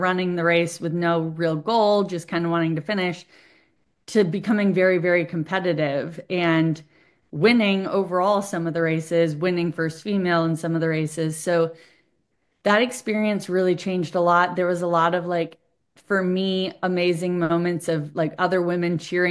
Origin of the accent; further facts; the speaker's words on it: Ohio, United States; also born or lived in Wisconsin; And I'm from Ohio. So then I did one in Ohio. My family is all from Wisconsin. That's where I was born.